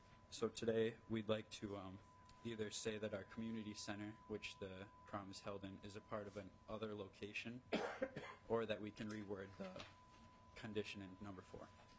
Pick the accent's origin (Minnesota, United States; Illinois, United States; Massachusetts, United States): Minnesota, United States; Nicollet; I'm from Nicollet, and I am the student body president.